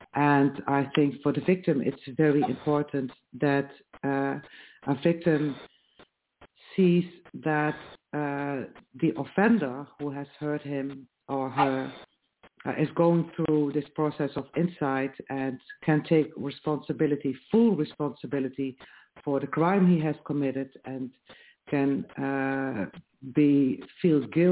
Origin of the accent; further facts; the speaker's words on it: Netherlands; English is a second language; I am from the Netherlands.